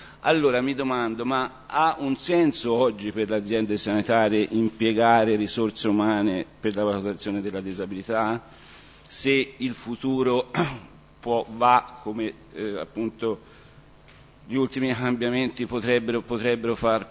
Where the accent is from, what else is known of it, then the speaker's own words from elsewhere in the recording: Siena, Tuscany, Italy; Intanto da Senese, Senese delle Lastre, come si dice noi